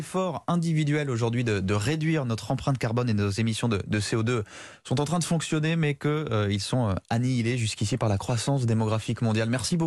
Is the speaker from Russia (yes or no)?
no; France; Chez nous, en France